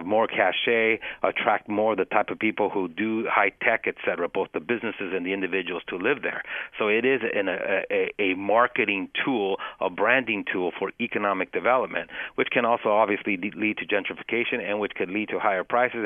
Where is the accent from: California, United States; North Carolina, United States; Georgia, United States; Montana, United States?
California, United States; Los Angeles; If you're talking to a fellow Angeleno, you say, I'm from WeHo or Westchester or, you know, Highland Park. But if you're talking to somebody from outside the region, you say you're from Los Angeles and you're an Angeleno